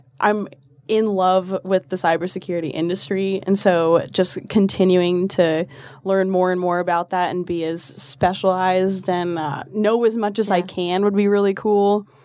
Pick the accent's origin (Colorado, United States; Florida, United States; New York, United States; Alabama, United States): Colorado, United States; also born or lived in Texas; and I'm from Colorado originally, and then we moved to a small town in Texas, and I acclimated pretty well to Texas